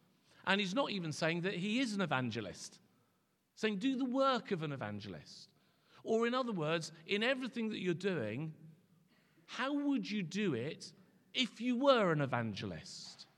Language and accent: English; Guernsey; I grew up in Guernsey.